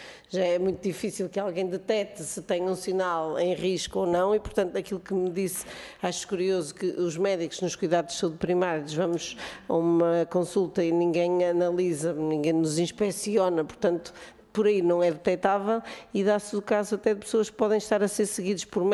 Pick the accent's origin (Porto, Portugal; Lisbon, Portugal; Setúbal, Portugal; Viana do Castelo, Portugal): Porto, Portugal; não só em Lisboa e Porto, eu sou do Porto e penso que no Porto já há serviços